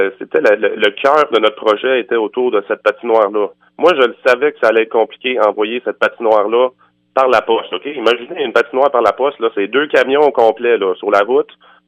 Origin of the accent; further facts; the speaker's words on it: Montreal, Quebec, Canada; now in Sainte-Françoise, Canada; Moi, je viens de Montréal, en fait.